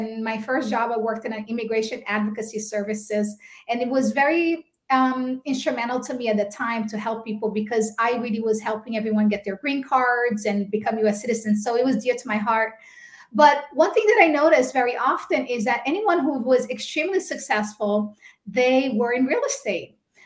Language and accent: English; Brazil; English is a second language; moved away as an adult; now in United States; So I was born and raised in Brazil, and I came here when I was 18 years old. I did not know how to speak English, and I was completely broke.